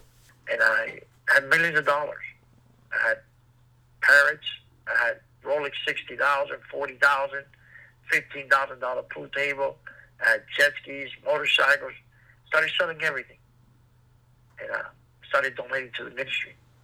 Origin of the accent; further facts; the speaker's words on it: Cuba; moved away; When we came from Cuba in 1971